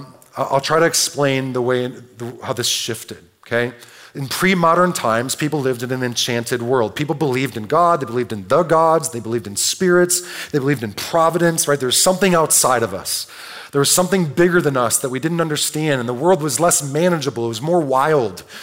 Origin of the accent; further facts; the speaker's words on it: Detroit, Michigan, United States; I grew up in Detroit.